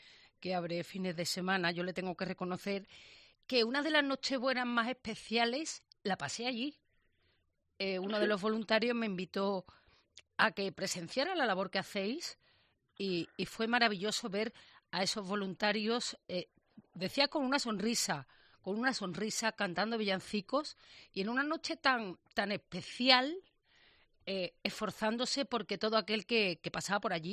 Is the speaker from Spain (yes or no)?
yes; Seville, Andalusia, Spain; pero como sevillana le quiero dar la enhorabuena por esa magnífica labor que hacen